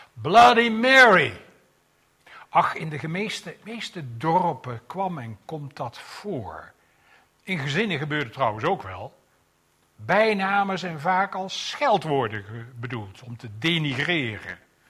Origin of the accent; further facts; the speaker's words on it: Velp, Gelderland, Netherlands; born there; Ik ben geboren in Velp bij Arnhem. En dat telde in die tijd iets van 15.000 inwoners. Niet zoveel. Maar het hoort al een klein beetje tot oostelijk Nederland, waar ze het Saksische dialect spreken.